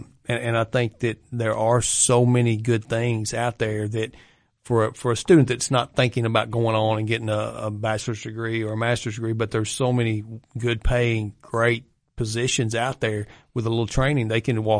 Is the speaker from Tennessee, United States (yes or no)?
yes; Tennessee, United States; Well, I think going in my background growing up in Overton County, because we had the TCAT, which used to be called the Livingston Vocational School